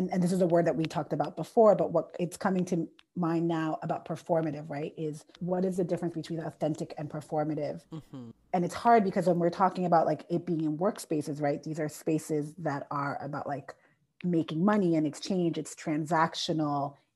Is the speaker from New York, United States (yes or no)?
yes; Corona, New York, United States; I have Colombian descent and able-bodied. I'm also a mama of two. I'm a New Yorker, born and raised in Corona, New York, and first generation.